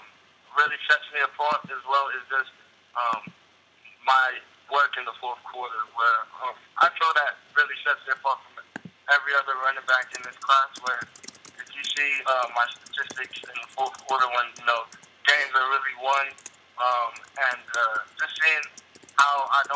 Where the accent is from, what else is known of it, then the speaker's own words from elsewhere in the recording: Texas, United States; just knowing that where I came from and being from Texas and getting a chance to do that.